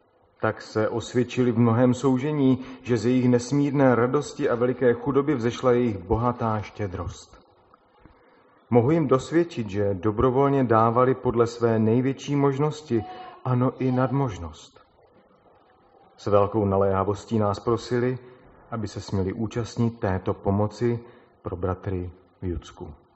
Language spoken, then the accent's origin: Czech; Moravian-Silesian Region, Czechia; bylo tam fajně, jak se říká u nás, na Ostravsku